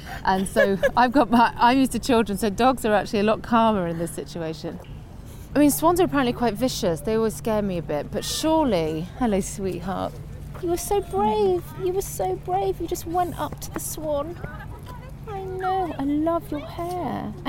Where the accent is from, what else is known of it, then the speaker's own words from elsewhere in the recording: Guernsey; After all that, growing up on Guernsey, just waiting to go off to London and just get my name up in lights and be a famous actress